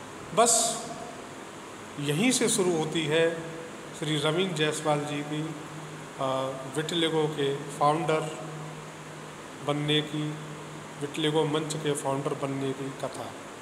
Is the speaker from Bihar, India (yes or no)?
no; Hathras, Uttar Pradesh, India; हाथरस से बिलोंग करता हूँ।